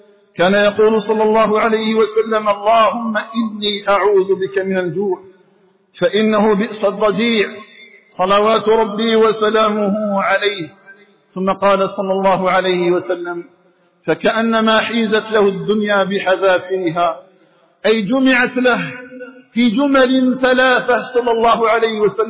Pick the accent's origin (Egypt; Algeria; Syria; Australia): Algeria; أن يجعل بلدنا الجزائر آمنا مطمئنا